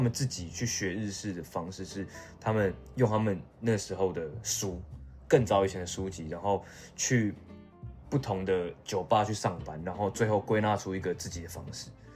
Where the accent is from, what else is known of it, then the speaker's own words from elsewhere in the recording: Taiwan; 所以我觉得我们身为台湾人，我们其实有我们自己的调酒的风格